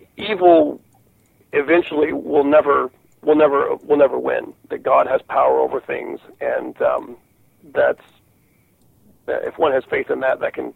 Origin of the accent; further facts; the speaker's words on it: Florida, United States; I had an experience in a very old house in a very old part of the town where I grew up in Florida